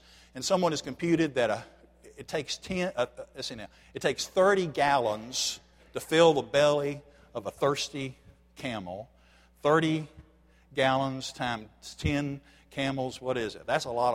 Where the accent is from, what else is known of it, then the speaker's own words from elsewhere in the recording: Tennessee, United States; accent: Tennessee; My Tennessee accent throws me sometimes.